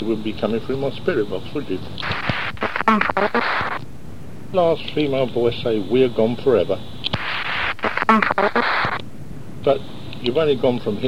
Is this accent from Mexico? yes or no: no; London, United Kingdom; born there; now in Norfolk, United Kingdom; I was born in North London. I'm living in Norfolk, but I'm not a Norfolk person.